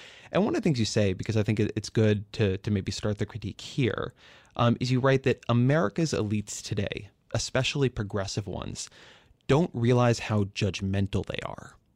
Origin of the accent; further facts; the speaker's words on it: California, United States; I grew up in California, and the idea that coastal people are not normal Americans is one that I find very offensive.